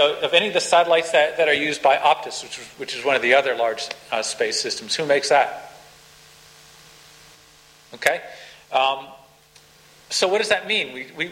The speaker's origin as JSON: {"language": "English", "country": "United States", "moved": "yes", "lives_now": "Australia", "said": "here in Australia, and yeah, some of you could tell I'm an American, you know, by background. The accent, you know, has only half morphed over."}